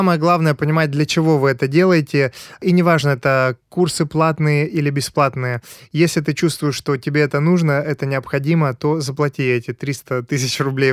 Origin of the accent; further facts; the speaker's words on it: Transnistria, Moldova; now in Moscow, Russia; вот я тут сижу в Москве, сейчас получаю какие-то новые знания, но при этом я из Приднестровья, где своя какая-то эстетика, свой мир